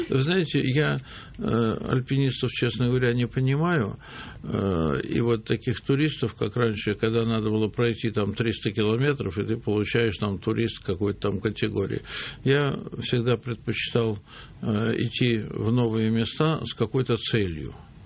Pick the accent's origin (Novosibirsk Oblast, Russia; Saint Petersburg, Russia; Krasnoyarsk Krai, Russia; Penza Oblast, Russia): Saint Petersburg, Russia; я был мальчишкой ленинградец, то есть для меня бетон, асфальт, скрежет трамвайных колес, это вот мое